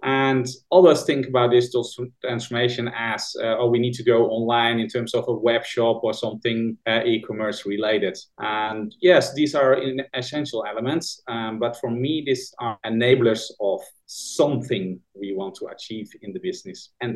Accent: Netherlands; now in Kuala Lumpur, Malaysia; I'm originally from Netherlands, based in Kuala Lumpur, Malaysia.

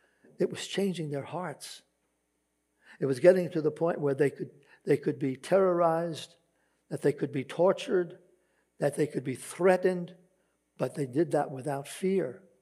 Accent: Ireland; being Irish as I am, it's one of those parades I really love. And I look forward to seeing my countrymen walking up and down Fifth Avenue there.

